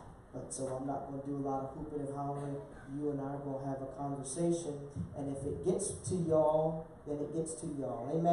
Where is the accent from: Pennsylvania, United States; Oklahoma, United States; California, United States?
Pennsylvania, United States; Stroudsburg; I grew up in Stroudsburg.